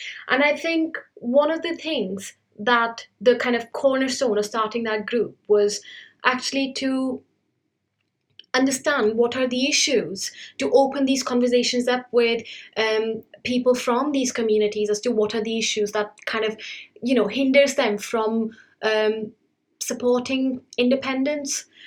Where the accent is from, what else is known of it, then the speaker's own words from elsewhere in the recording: India; because I was raised in India, I was taught the history of colonialism